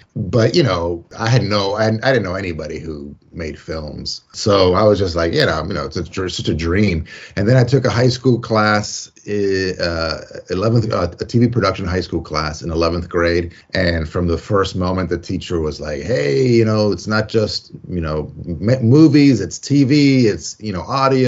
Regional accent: Cuba; moved away; my dad was, you know, we came from Cuba, and my dad didn't speak English

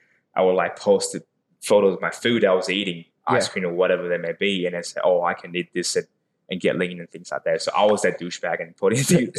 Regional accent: Taiwan; moved away; because I moved all the way from Taiwan. So that's where I grew up.

